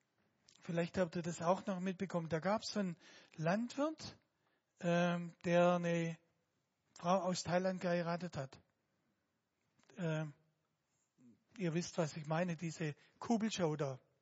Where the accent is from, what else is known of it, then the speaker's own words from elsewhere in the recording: South Germany, Germany; Ich komme ja aus Süddeutschland